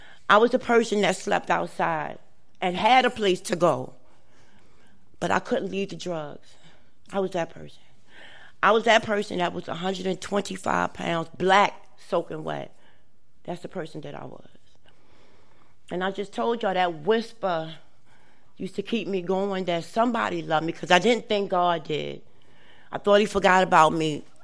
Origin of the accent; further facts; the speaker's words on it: Brooklyn, New York, United States; Y'all already know I was born and raised in Brooklyn.